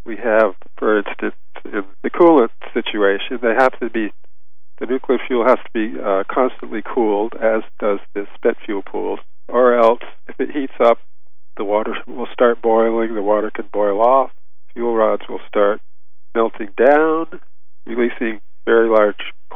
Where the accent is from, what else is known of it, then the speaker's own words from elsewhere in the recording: Connecticut, United States; I'm originally from Connecticut, southeastern Connecticut, where the Millstone nuclear plants are